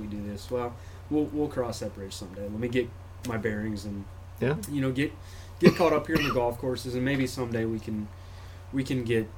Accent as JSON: {"language": "English", "town": "Cincinnati", "region": "Ohio", "country": "United States", "said": "I'm a transplant from Cincinnati originally."}